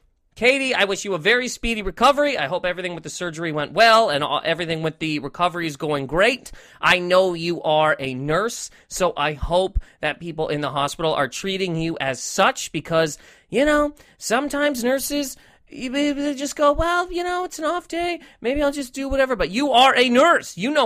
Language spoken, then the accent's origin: English; Scotland, United Kingdom; No, we're Scottish, but my grandmother had red hair.